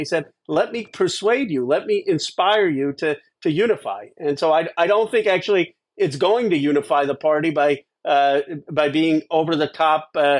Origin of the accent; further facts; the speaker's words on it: Pennsylvania, United States; I grew up outside Philadelphia, so I watched too many Rocky movies.